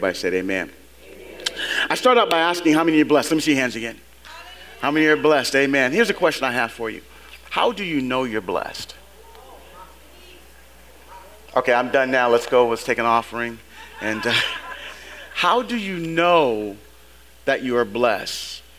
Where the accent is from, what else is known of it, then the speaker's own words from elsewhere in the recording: San Francisco, California, United States; That's a street I grew up on in San Francisco.